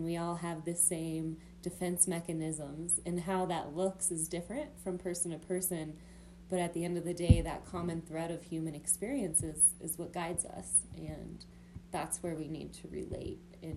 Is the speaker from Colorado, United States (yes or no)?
yes; Tabernash, Colorado, United States; So I grew up in Grand County, Colorado, Tabernash specifically, and my family was very prominent here